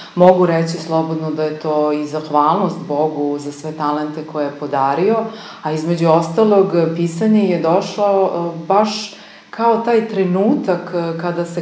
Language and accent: Serbian; Kragujevac, Šumadija, Serbia; born there; ja sam rođena ovde u Kragujevcu